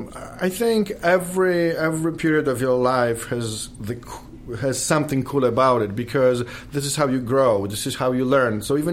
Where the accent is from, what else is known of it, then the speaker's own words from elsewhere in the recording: Legnica, Lower Silesian Voivodeship, Poland; English is a second language; moved away; I'm actually from Legnica. Left a long time ago, 1988, during the communism escape. And never. I went back to visit, but, you know, not to live there.